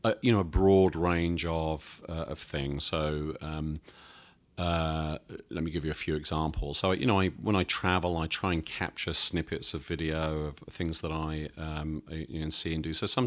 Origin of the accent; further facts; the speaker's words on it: Santa Barbara, California, United States; went and shot with a couple of cameras in Santa Barbara, in California, my hometown